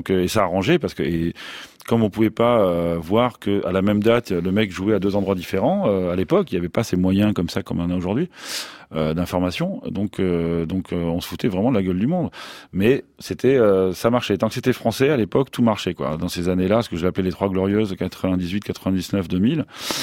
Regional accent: Bordeaux, Nouvelle-Aquitaine, France; moi je suis de Bordeaux et je me souviens qu'à l'époque

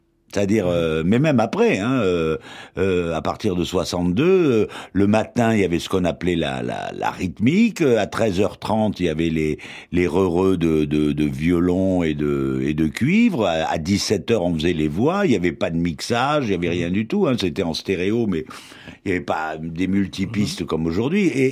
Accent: Nice, Provence-Alpes-Côte d'Azur, France; mais c'était pas logique dans notre tête de faire du rock'n'roll à nous, en tant que Niçois, de faire du rock'n'roll en français.

